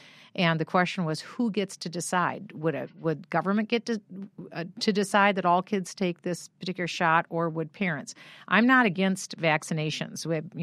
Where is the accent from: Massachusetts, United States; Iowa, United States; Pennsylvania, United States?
Iowa, United States; I was born in Iowa and I was from Iowa.